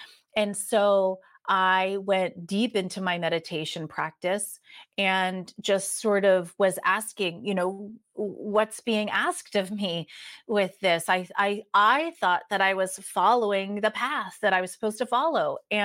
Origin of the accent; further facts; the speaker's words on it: East Coast, United States; Like I am originally from the East Coast of the United States, and I had never been to the West Coast. I'd never been to San Diego, California at this point.